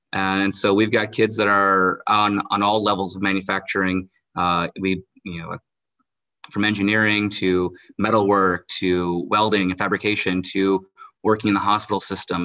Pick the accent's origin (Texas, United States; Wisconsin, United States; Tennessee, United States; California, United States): Wisconsin, United States; Kenosha; Long story short as possible, born and raised in Kenosha